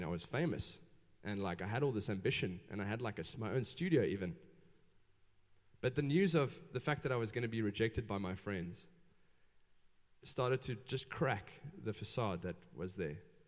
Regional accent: England, United Kingdom; and I was the drummer, and I'm English.

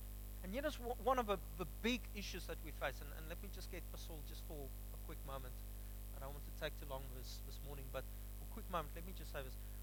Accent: Upington, Northern Cape, South Africa; Okay, I'm from Upington. Don't judge me.

